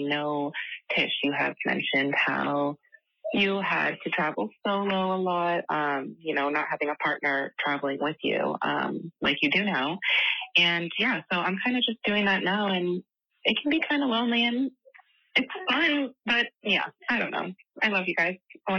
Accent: New Hampshire, United States; I'm from New Hampshire.

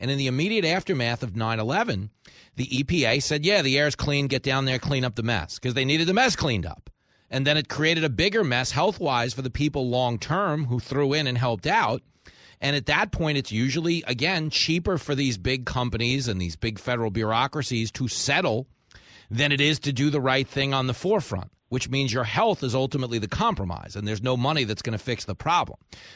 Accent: New York, United States; my Uncle Sonny, you know, growing up in New York with me, we told Polish jokes.

